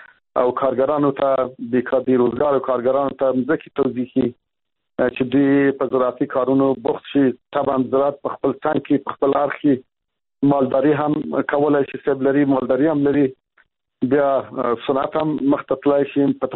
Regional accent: Afghanistan; زه خو په دې هېواد کې لوی شوی یم صاحب، د ژوند مې په افغانستان کې تیر کړی دی صاحب.

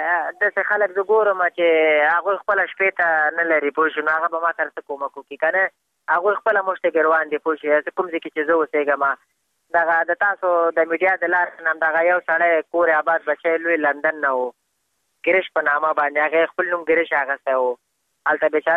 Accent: Afghanistan; موږ هم د افغانستان بچیان یو د افغانستان معلولین یو پوه شئ موږ باندې افغانستان ډېر ګران دی

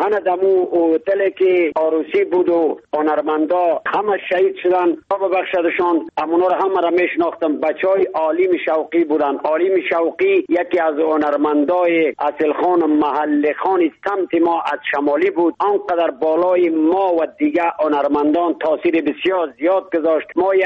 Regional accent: Badakhshan, Afghanistan; چون خودم پامیری هستم، از پامیر بدخشان افغانستان هستم

